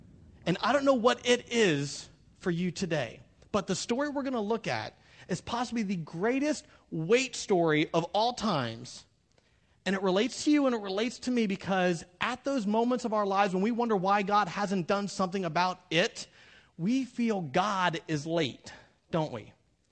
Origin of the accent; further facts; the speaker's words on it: Pennsylvania, United States; I don't know if it's because I grew up in the North. You know, I grew up in PA, and I can't stand being late.